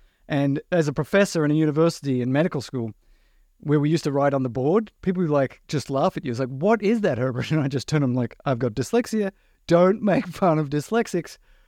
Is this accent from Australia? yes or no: yes; Australia; I grew up in Australia in the outback in the 1960s and 70s.